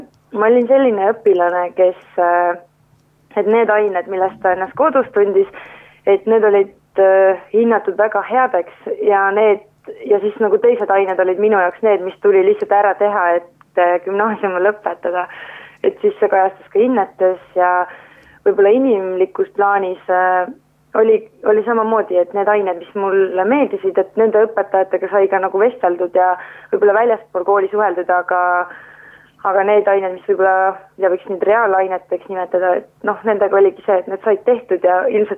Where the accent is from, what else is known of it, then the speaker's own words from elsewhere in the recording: Orissaare, Saare County, Estonia; ma tegelikult tulin oma ühel Orissaare sõbranna kätt hoidma, et me tulime mõlemad Orissaarest, kui ta tuli sisse astumis katsetele KG-sse.